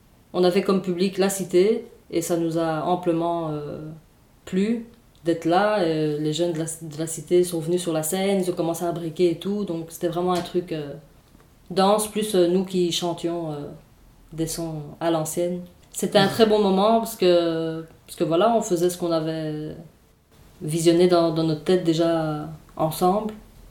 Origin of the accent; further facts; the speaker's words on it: Brussels, Belgium; j'ai grandi à Bruxelles, dans les quartiers nord, à la cité modèle comme Célia. C'est à La Keune, du côté de La Keune.